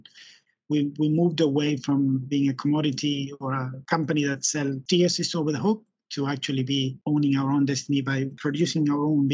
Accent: Argentina; moved away as an adult; now in Australia; I come from Argentina, migrated 20 years ago to Australia to further my studies into breeding program design and genetic evaluations

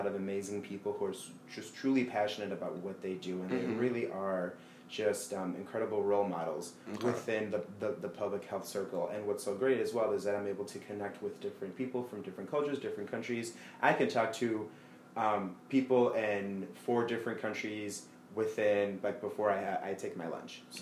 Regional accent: Chicago, Illinois, United States; So I'm originally from Chicago.

